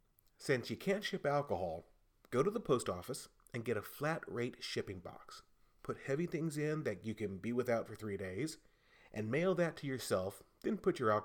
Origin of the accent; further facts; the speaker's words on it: Texas, United States; Now, tourists to my hometown often mispronounce names, like it's not Bexar, it's Bear.